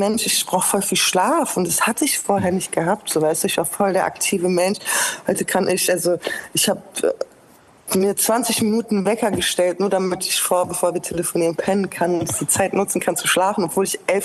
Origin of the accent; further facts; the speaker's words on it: Frankfurt, Hesse, Germany; So, da weiß ich, ich bin Frankfurterin